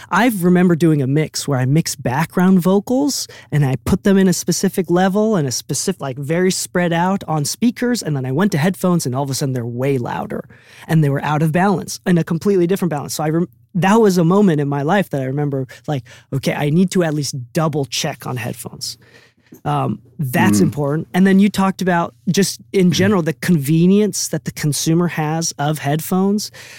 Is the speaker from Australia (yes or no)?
no; Japan; So I'm from Japan, right? And I go visit my family about once a year.